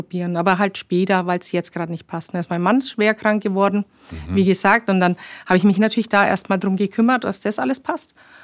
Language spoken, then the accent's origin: German; Nuremberg, Bavaria, Germany; ich bin Nürnbergerin